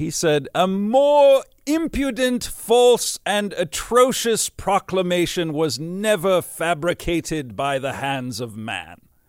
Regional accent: United States; I'm as patriotic an American as you'll find, and I love studying about the heroes of the American Revolution

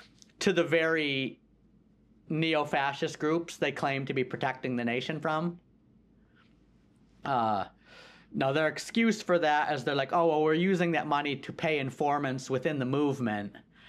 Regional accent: Michigan, United States; I grew up in Michigan

